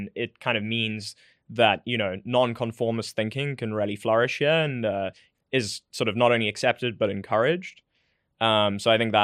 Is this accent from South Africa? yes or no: yes; South Africa; moved away as an adult; now in New York, United States; Yeah. I grew up in South Africa, but I've been working in New York for the last few years.